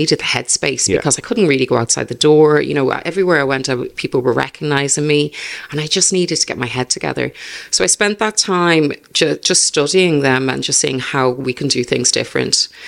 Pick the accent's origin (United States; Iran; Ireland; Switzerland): Ireland; I'm from Ireland, you know, livestock and farm, They're everywhere.